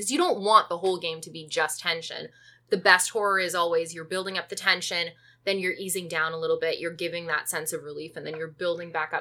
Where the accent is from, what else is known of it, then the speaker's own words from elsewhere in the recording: Canada; and yes, I said it, Zed, I am Canadian